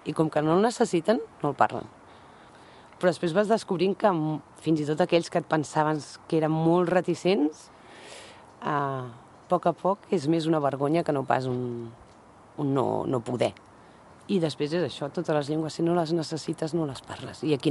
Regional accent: Barcelona, Catalonia, Spain; moved away; per la gent d'aquí jo no sóc d'aquí. I crec que no ho seré mai. Jo sóc de Barcelona, és a dir, que se'm presenta sempre així. Serà per l'accent, serà... Pels de Barcelona ja no sóc d'allà, perquè ja no tinc l'accent d'allà.

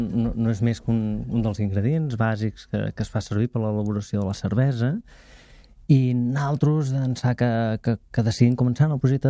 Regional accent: Barcelona, Catalonia, Spain; jo soc de Sant Andreu del Palomar, de fet.

